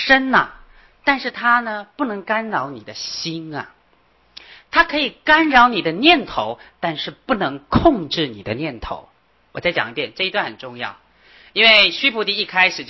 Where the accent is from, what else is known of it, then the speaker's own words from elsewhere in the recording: China; 我们中国人不太习惯用背寄诵，我们中国人最喜欢背的大概是普门品的寄诵